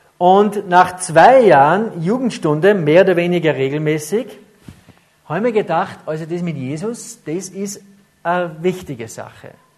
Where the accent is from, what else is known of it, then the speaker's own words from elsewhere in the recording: Ramsau, Styria, Austria; ich bin ja in der Ramsau aufgewachsen, da in der evangelischen Kirche, die ist extrem konservative Kirchengemeinde.